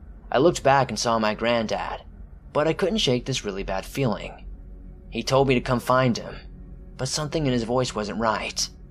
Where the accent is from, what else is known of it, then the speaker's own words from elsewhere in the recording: Shallow Water, Kansas, United States; I grew up in Shallow Water, Kansas. It's a quiet town with not many people living there, back then and far less living there now.